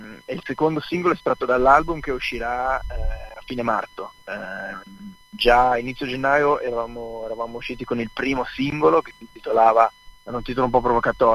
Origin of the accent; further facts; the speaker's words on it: Lugano, Ticino, Switzerland; noi siamo di Lugano, in Svizzera, adesso sono 9 anni che facciamo musica.